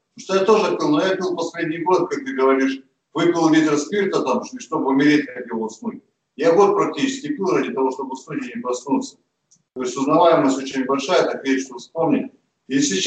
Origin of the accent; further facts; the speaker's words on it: Tulun, Irkutsk Oblast, Russia; Я сюда приехал из Тулуна, издалека.